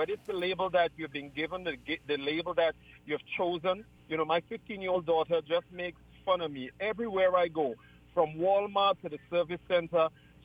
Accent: Trinidad & Tobago; I grew up in Trinidad and Tobago, so you can get the accent and everything.

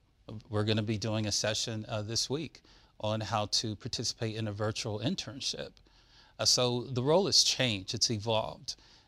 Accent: Princeton, New Jersey, United States; It was interesting. I grew up in a section of Princeton that was referred to as the Witherspoon Corridor, or Black Princeton.

